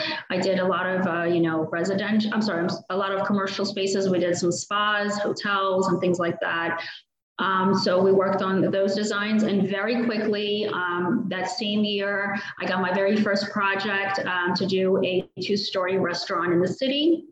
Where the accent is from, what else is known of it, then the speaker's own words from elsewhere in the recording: Philadelphia, Pennsylvania, United States; also born or lived in Russia; I was born in Russia, and my family immigrated here in the late 80s. I was about 5 years old when I came. We came to Philadelphia, Pennsylvania. So I grew up there.